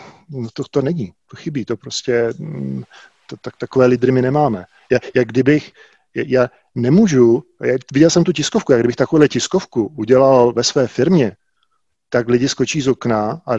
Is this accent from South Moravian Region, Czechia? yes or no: yes; Bzenec, South Moravian Region, Czechia; já pocházím z Jižní Moravy, z takové vinařské vesnice Bzenec.